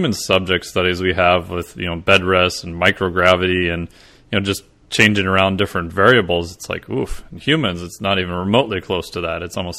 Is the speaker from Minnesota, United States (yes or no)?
yes; Minnesota, United States; which is probably not a bad idea since I'm from Minnesota